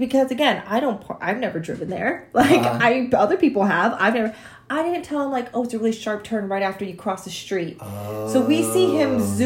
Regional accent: Texas, United States; I'm terrible at backing up because I'm from Texas. You don't back up anywhere.

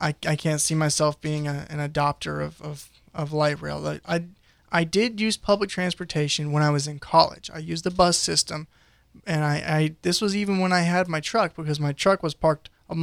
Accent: North Carolina, United States; I'm from Johnston County, so I have a 45 minute commute on a good day.

